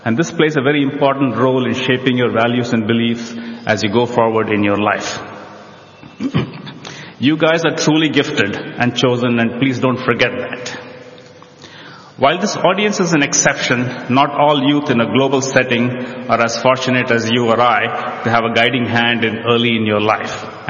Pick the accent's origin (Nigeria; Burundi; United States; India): India; also born or lived in Chennai, India; I was born in Chennai and grew up in many parts of India. Much of my schooling was in very small government schools in remote areas with little to no access in any of the facilities